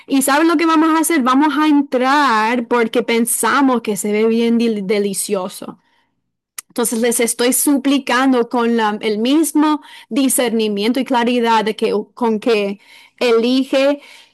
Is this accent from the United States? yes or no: yes; Florida, United States; Yo soy de Florida, no sé si sabían, pero no tenemos montañas en Florida